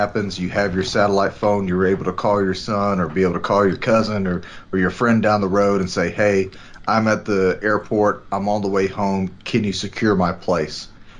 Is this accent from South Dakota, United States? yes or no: no; Texas, United States; We've seen it, especially in my home state of Texas.